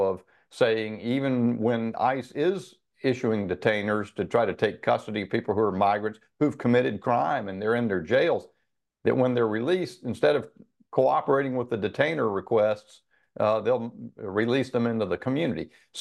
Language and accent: English; Charlotte, North Carolina, United States; we're thinking in my hometown. I've just arrived back home in Charlotte from Washington this morning